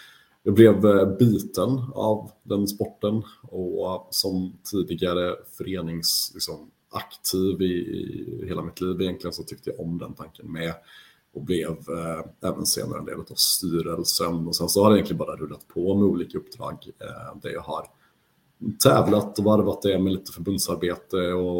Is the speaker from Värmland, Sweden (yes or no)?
yes; Värmland, Sweden; also born or lived in Gothenburg; Jag spelade upp i Värmland där jag växte upp och så gick gymnasium inriktat på specialidrott och handboll. Så flyttade jag ner till Göteborg, där jag också är född då liksom, och har ena sidan av släkten.